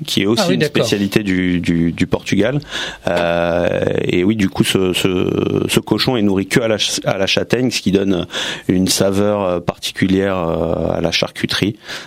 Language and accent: French; France; born there; Et moi, je suis né en France, mais toujours avec un attachement particulier à ce pays dont mes parents et mes grands-parents sont originaires.